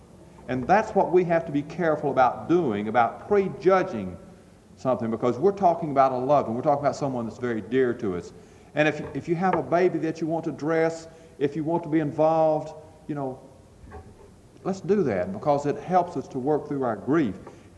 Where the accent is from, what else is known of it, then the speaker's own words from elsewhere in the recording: Texas, United States; they give me a hard time because I'm from Texas.